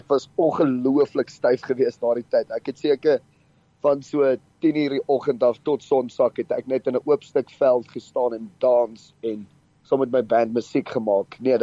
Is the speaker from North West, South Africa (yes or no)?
no; Pretoria, Gauteng, South Africa; Ek kom van Pretoria Oos af.